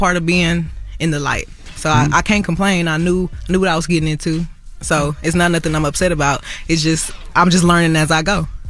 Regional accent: Houston, Texas, United States; I mean, you know, I'm from Houston.

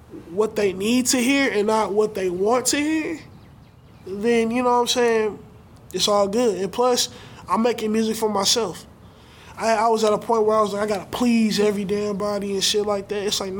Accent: St. Louis, Missouri, United States; Yeah, I grew up here in St. Louis all my life. Hazelwood, especially.

